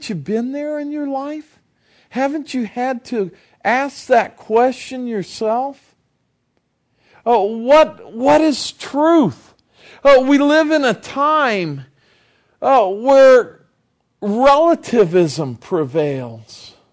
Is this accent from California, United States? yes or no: yes; California, United States; And man, I grew up in California. I'm not talking about out in the country.